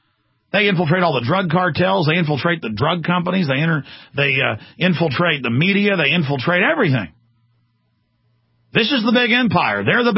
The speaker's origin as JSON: {"language": "English", "country": "United States", "said": "As an American, I speak out against it and get criticized for it."}